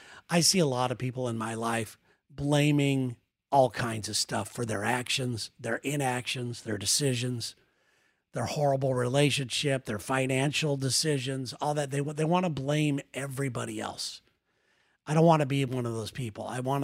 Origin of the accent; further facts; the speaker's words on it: Ireland; And being an Irish guy, that's probably one of the things that I need to work on the most.